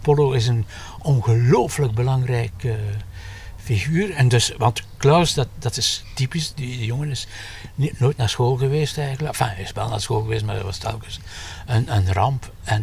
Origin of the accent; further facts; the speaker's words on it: Oostakker, East Flanders, Belgium; Ja, ten eerste, ik ben van Oostakker en dus heb ik de Oostakkerse gedichten. Ik weet zelfs het huis waarin hij zat, kan daar zo naartoe gaan, waar hij dat geschreven heeft.